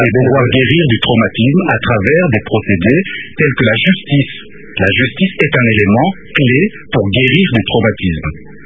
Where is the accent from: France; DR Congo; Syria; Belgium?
DR Congo; Nous sommes Congolais, nous sommes victimes de la violence.